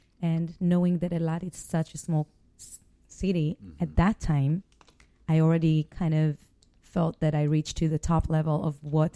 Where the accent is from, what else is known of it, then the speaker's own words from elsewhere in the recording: Eilat, Southern District, Israel; I grew up in a very small city, mm-hmm. like Eilat.